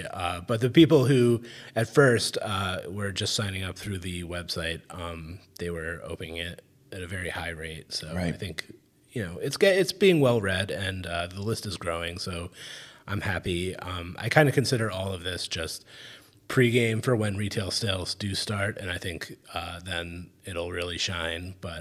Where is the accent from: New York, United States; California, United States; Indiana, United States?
New York, United States; Upstate New York, actually.